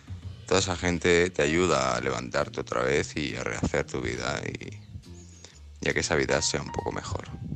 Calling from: Alicante, Valencian Community, Spain; de Alicante.

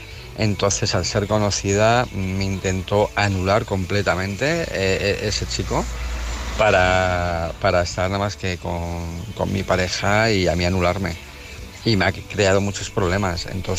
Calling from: Almería, Andalusia, Spain; de Almería.

